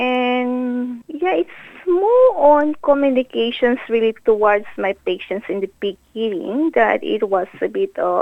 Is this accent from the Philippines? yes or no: yes; Philippines; English is a second language; now in Australia; One thing that really I notice, as Filipino nurses, we are very hardworking.